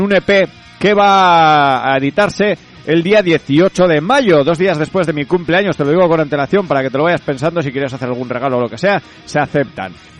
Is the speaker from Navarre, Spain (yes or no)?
yes; Lerín, Navarre, Spain; sé si soy de Lerín